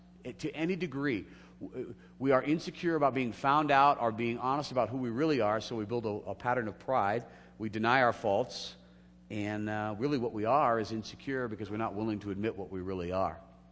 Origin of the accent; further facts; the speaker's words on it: California, United States; there's certain parts I knew growing up in Southern California.